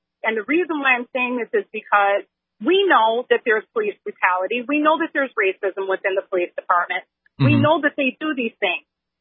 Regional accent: Milwaukee, Wisconsin, United States; moved away; You have to understand that I grew up in Milwaukee, Wisconsin. I don't live there anymore, but that's where I grew up.

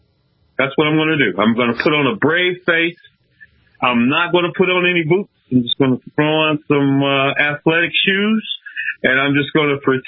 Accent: Detroit, Michigan, United States; you're probably not surprised since I'm from Detroit.

